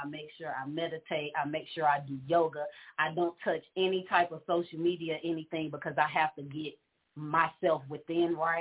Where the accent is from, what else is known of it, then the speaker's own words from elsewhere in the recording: Chicago, Illinois, United States; You know, I'm from Chicago.